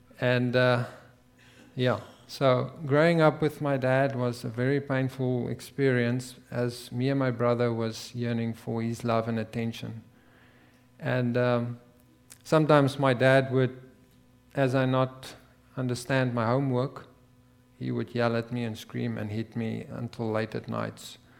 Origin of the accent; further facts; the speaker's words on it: South Africa; moved away as an adult; And I'm from South Africa. I have moved here about a year ago. Yeah, I was a welding inspector back in South Africa, and I was born there